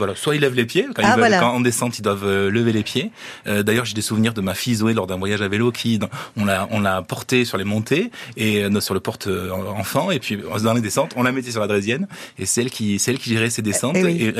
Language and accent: French; Jurançon, Nouvelle-Aquitaine, France; also born or lived in Landes; quand j'étais petit, notamment à Jurançon, puisque je suis de Jurançon, ou dans les Landes